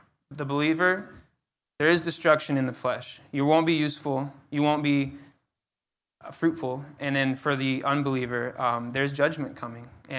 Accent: Odessa, Texas, United States; I grew up in Odessa, Texas, out west.

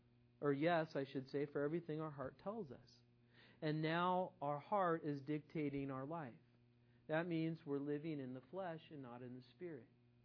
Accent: Ireland; Well, I'm Irish, so that's what I do.

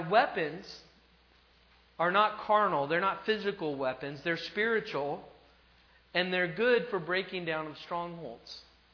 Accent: California, United States; And I'm from California, and I thought, you know, be a lot more conservative out here.

